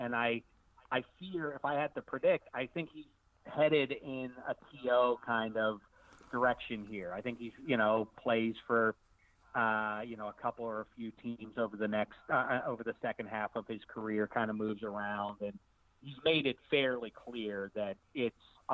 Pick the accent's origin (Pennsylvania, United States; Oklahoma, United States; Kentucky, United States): Pennsylvania, United States; Pittsburgh; I hated the Oilers. I'm from Pittsburgh. I said it. I sat in two straight AFC title games in Three River Stadium as a wee lad.